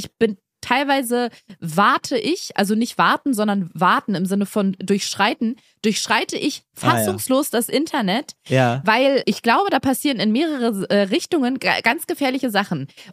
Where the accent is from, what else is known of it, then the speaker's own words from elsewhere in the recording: Berlin, Germany; Ich komme aus Berlin.